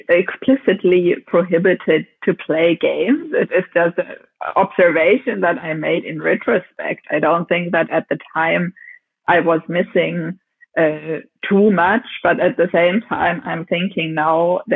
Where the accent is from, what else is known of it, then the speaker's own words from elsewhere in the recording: Germany; Well, my upbringing was quite standard for a German girl, I would say. My parents were both teachers, and I was growing up in a small industrial city in southern Germany.